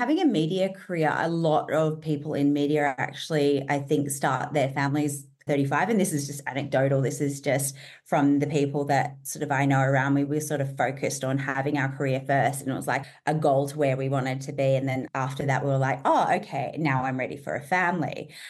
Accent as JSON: {"language": "English", "town": "Adelaide", "region": "South Australia", "country": "Australia", "tie": "born or raised there", "said": "So I'm from Adelaide, and I grew up in the country, moved to Adelaide when I was 14."}